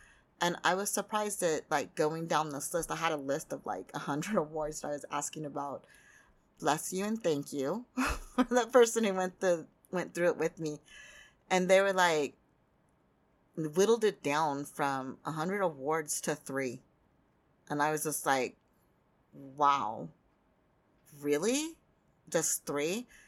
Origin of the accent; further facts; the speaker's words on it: United States; And I think for me as an American, I was really focused on getting awards from American publishing awards